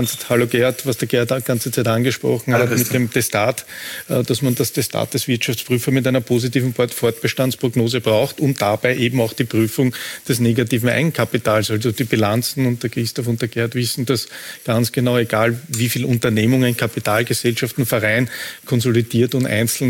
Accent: Austria

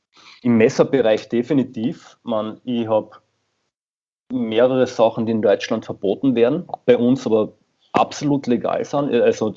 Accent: Carinthia, Austria; ich komme ja selbst aus Kärnten im Endeffekt

